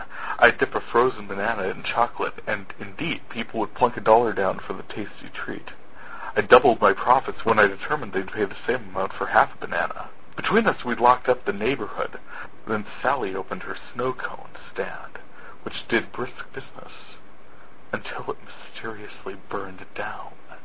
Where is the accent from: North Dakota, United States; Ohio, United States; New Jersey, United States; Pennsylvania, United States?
North Dakota, United States; I am from North Dakota, where after 3 or 4 days of above-freezing temperatures, we had a cold front come in from Canada.